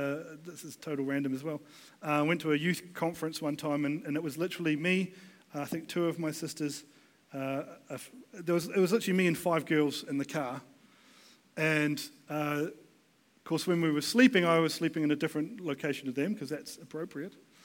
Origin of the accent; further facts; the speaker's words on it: Taranaki, New Zealand; I'm from Taranaki. It's Taranaki hardcore.